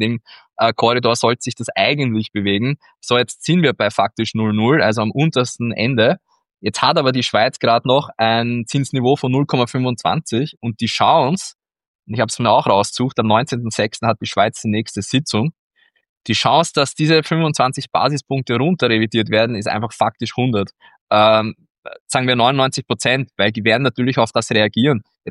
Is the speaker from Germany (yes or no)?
no; Austria; muss man halt so hinnehmen als Österreicher